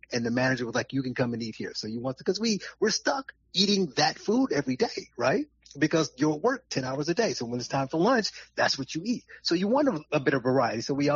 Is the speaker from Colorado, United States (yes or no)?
no; Gary, Indiana, United States; I grew up in Gary and I was poor.